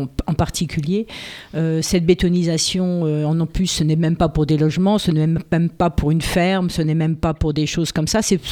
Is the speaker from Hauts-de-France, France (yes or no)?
yes; Amiens, Hauts-de-France, France; Je suis pourtant d'Amiens, pas du quartier de Renoncourt ni du Petit-Saint-Jean